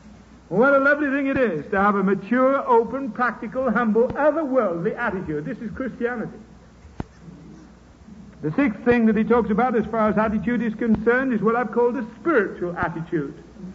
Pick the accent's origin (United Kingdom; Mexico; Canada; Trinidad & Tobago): United Kingdom; now in United States; no, I'm British. My citizenship is in Britain, but I'm a resident down here at the moment in the United States of America.